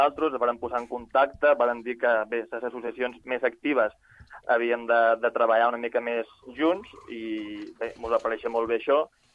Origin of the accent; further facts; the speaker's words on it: Formentera, Balearic Islands, Spain; per als que som de Formentera